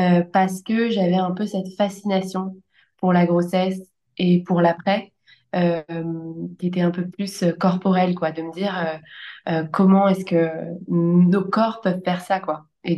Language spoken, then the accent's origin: French; Paris, Île-de-France, France; Je suis née, j'ai grandi à Paris avec mes deux parents, en fille unique.